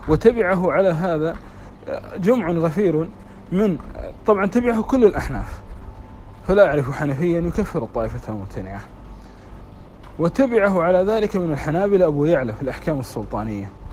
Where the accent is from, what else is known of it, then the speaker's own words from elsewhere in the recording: Kuwait; وهذا أمر مشاهد حتى عندنا في الكويت